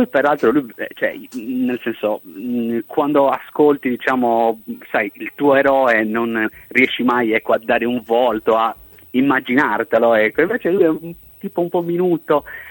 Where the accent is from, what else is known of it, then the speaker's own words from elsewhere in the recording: Porto Torres, Sardinia, Italy; now in Alghero, Italy; io provengo da Porto Torres, che è, cioè sì, alla domanda proveniamo tutti dal nord Sardegna, sì. Però ovviamente da città diverse.